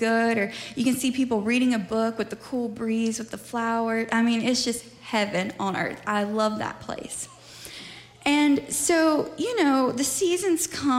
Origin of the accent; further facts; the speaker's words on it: Mississippi, United States; I'm from Mississippi.